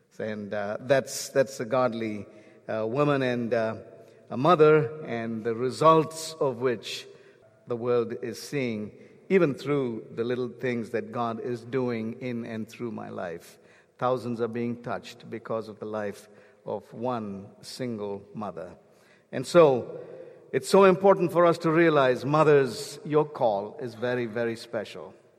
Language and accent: English; India; Because I'm from India, I thought I'd use that.